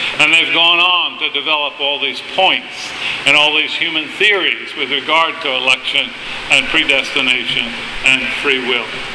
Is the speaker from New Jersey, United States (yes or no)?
no; Rhode Island, United States; I was raised in Rhode Island. So I know what it's like to have 4, 5, 6 feet of snow in your backyard.